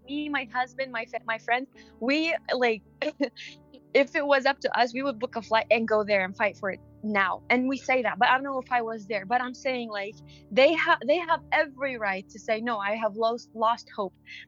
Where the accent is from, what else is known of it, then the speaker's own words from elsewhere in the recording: Iraq; I have never been so proud to say that I'm from Iraq than now.